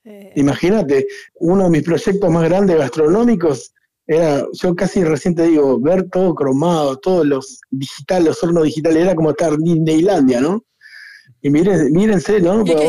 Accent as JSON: {"language": "Spanish", "region": "Buenos Aires", "country": "Argentina", "tie": "born or raised there", "said": "es en Capital Federal, y los alumnos de mi barrio van, de donde yo nací, donde yo estuve."}